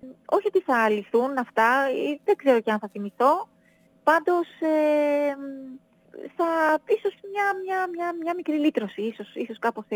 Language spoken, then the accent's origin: Greek; Thessaloniki, Central Macedonia, Greece; και στη γειτονιά που ζούσα στη Θεσσαλονίκη και στο χωριό μου πάρα πολύ, όλα τα καλοκαίρια